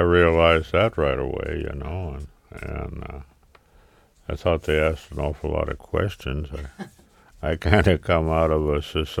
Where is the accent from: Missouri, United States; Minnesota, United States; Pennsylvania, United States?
Minnesota, United States; Winger; I was born in Minneapolis, but I grew up around Winger, just north of the White Earth Indian Reservation up in Red River of the North Country.